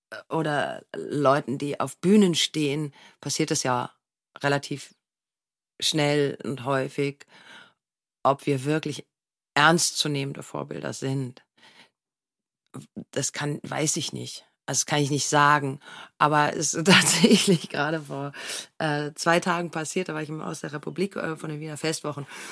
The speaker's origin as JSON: {"language": "German", "country": "Germany", "said": "Ich komme aus Deutschland."}